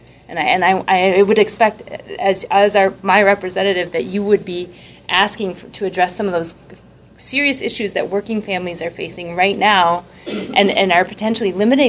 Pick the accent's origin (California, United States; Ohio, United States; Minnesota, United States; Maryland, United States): Minnesota, United States; Montevideo; I'm from Montevideo. Same story.